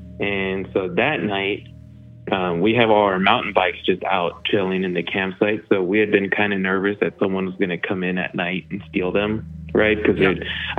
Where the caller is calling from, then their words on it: Arizona, United States; But I'm calling from Arizona, home of the Wendigo.